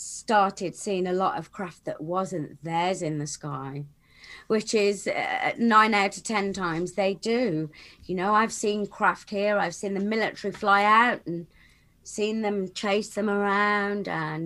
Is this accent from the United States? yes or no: no; United Kingdom; I mean, I'm British, so I'm mentioning all these names because to me, I watch these names from the other side of the pond.